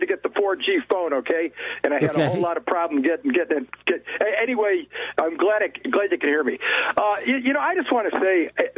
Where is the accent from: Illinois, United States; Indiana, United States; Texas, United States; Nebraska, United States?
Illinois, United States; Chicago; I'm 70 years old. I grew up in Chicago, okay?